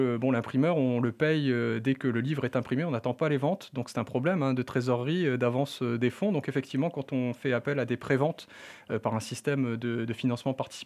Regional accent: Lille, Hauts-de-France, France; parce qu'on est originaire de Lille

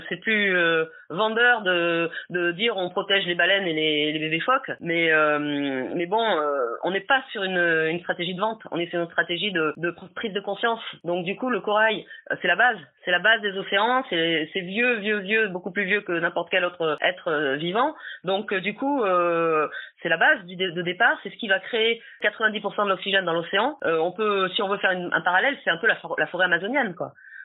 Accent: France; parce que je suis française, déjà

